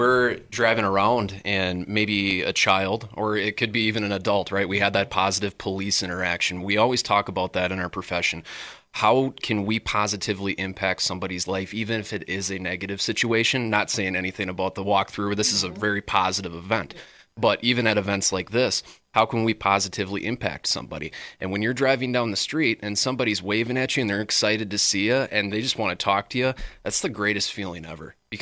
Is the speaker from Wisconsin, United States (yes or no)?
yes; Wisconsin Rapids, Wisconsin, United States; when I was young growing up in Wisconsin Rapids, the Packer Brewer cards, big first impression